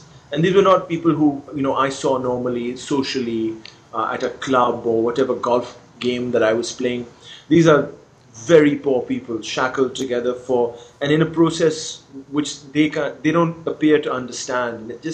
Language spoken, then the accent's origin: English; Pakistan; we were growing up in Pakistan